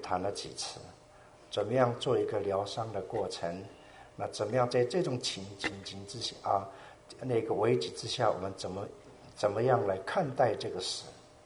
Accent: China; 因为他是那不是我们中国人，他听不懂

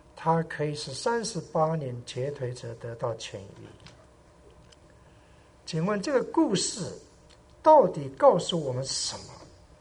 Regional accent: Taiwan; 我是从山上来的小孩子，因为在台湾人家都称我们是山地人

